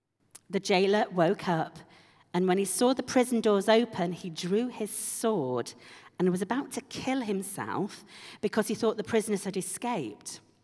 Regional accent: Yorkshire and the Humber, United Kingdom; because I'm from Yorkshire, I won't buy it.

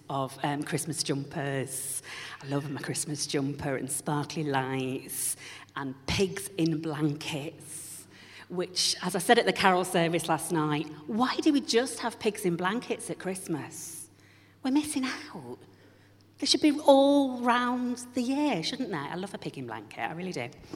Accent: Yorkshire and the Humber, United Kingdom; My dad had to go in his slippers up the garden, round the back, because we're from Yorkshire

